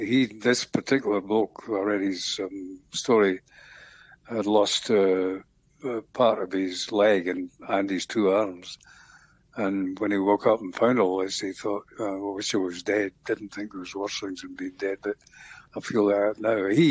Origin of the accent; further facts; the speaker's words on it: Scotland, United Kingdom; now in Australia; Scotland, where I was born and raised, and Australia, where I lived, you know, I've lived for the last 55 years.